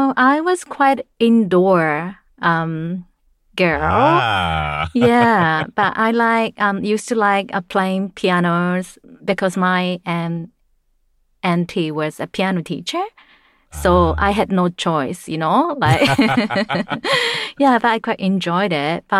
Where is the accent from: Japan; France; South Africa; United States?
Japan; Fukuoka; I was raised in Fukuoka in Japan, which is on the South Island.